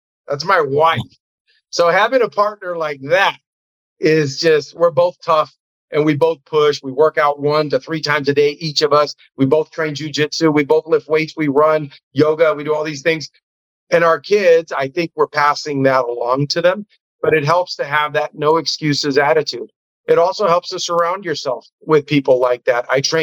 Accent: Cuba; moved away; And it's the shirt that I wore on the boat when I came from Cuba. It's the only thing I have from Cuba.

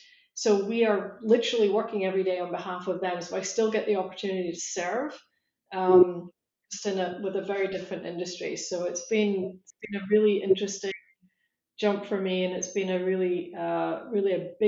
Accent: Scotland, United Kingdom; I grew up in Scotland in farmland, but I really knew nothing about agriculture today

